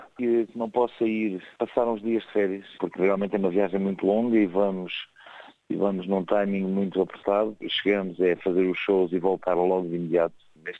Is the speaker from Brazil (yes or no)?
no; Portugal; now in France; quando vivia lá já me sentia português e tantos anos depois continuo a sentir-me português, porque simplesmente sou português e adoro o meu país.